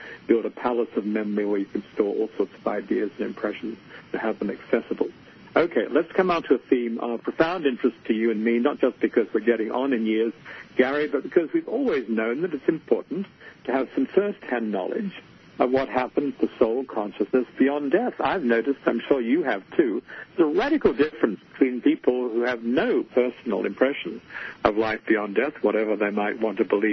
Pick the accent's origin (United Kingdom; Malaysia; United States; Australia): Australia; Growing up in Australia in a conservative family and conservative time, I never saw a tarot deck until my late teens.